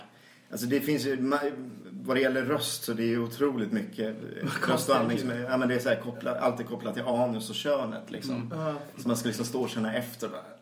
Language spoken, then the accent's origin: Swedish; Falun, Dalarna County, Sweden; moved away as an adult; now in Stockholm, Sweden; Jag föddes väl i Falun från början. Och blev kvar där tills jag fyllde 18-19. Och slussade mig själv vidare till Stockholm.